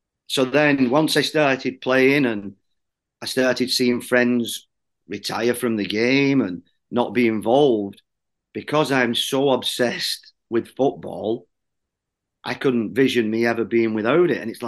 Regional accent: Bolton, North West England, United Kingdom; So I grew up in Bolton.

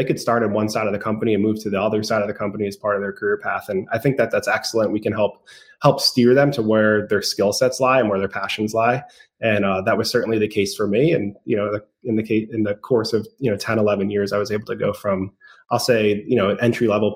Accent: New York, United States; I grew up in New York.

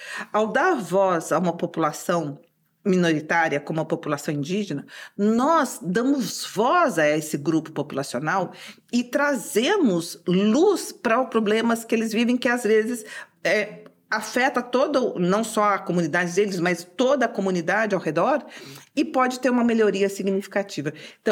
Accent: Brazil; que sou brasileira

